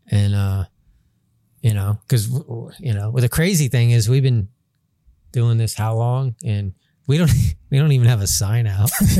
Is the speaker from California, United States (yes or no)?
no; Florida, United States; whenever you say you're from Florida, I'm like, oh, I'm from Florida.